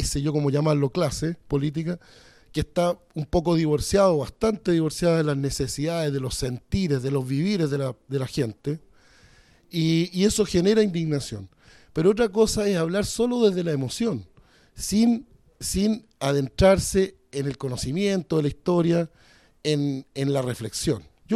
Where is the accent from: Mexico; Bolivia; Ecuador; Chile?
Chile; todavía tenemos como chilenos una reserva espiritual, coraje